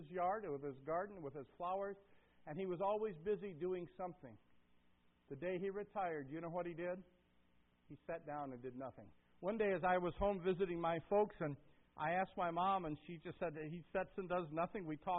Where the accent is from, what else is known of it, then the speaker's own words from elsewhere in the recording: Detroit, Michigan, United States; I was just now thinking, when I was growing up in Detroit